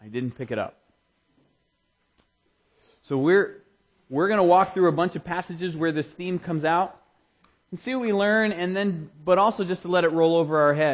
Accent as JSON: {"language": "English", "region": "Maine", "country": "United States", "tie": "born or raised there", "said": "And I always thought, growing up in Maine, that the cold killed the grass."}